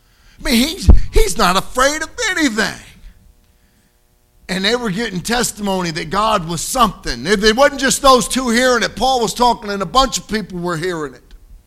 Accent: Philadelphia, Pennsylvania, United States; I'm from Philadelphia, but I'm here visiting the Blessed Hope.

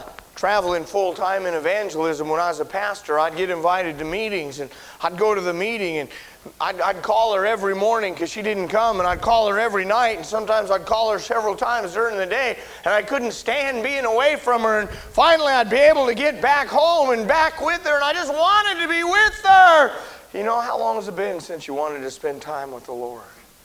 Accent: Jackpot, Nevada, United States; I told you yesterday where I grew up in Jackpot, Nevada. It's right on the Idaho border. Our town was a mile high. We're up in the mountains.

